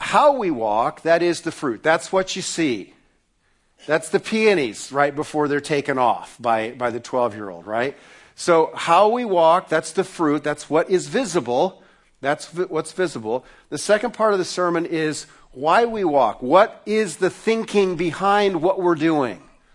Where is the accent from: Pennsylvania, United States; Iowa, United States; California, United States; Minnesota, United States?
Iowa, United States; Newton; I grew up in Newton, Iowa.